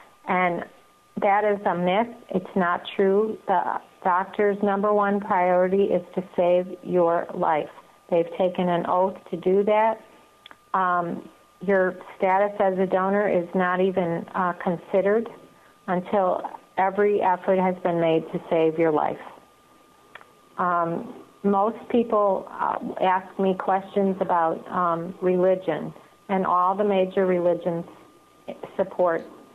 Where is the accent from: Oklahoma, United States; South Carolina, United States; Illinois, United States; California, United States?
Illinois, United States; Chicago; And I'm from Chicago, and I don't know